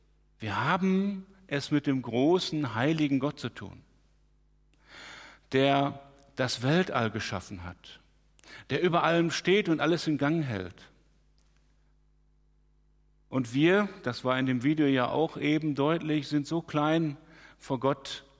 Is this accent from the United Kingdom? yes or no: no; Hamm, North Rhine-Westphalia, Germany; now in Bergneustadt, Germany; Wir kommen ja aus dem Westfälischen, aus Hamm in Westfalen, und da ist das alles noch viel trockener als hier.